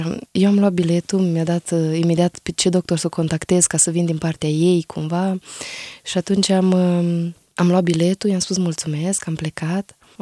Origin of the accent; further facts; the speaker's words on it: Suceava, Suceava County, Romania; also born or lived in Prahova; am 30 de ani și m-am născut într-o familie de credincioși. M-am născut în Prahova, acolo stăteam pe atunci. La vârsta de 4 ani am venit în Suceava, am locuit în Burdujeni.